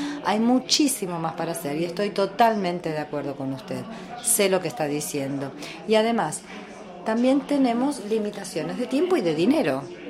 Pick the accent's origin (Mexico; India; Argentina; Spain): India; Spanish is a second language; una persona que lo propuso es de India, yo soy de India también